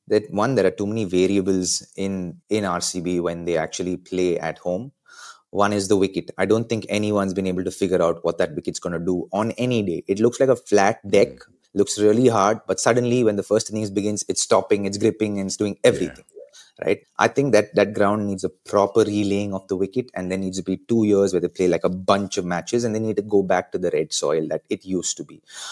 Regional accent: Bangalore, Karnataka, India; And it's my home state, right? And I want this for the people of Bangalore.

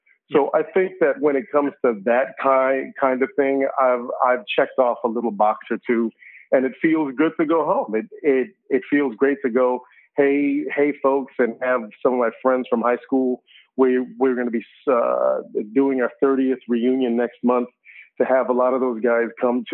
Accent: Orlando, Florida, United States; I'm from Orlando, raised in Tangelo Park, went to West Orange High School, went to Dr. Phillips High School.

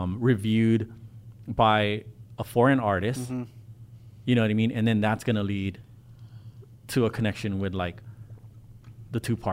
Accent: Hawaii, United States; never been to the Philippines, so I feel like a fake ass Filipino, but like I get a pass because I'm from Hawaii.

